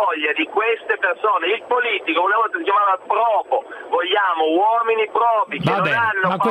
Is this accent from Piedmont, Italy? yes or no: yes; Asti, Piedmont, Italy; Io sono di Asti, ma a Bari ci sono milioni di cose da fare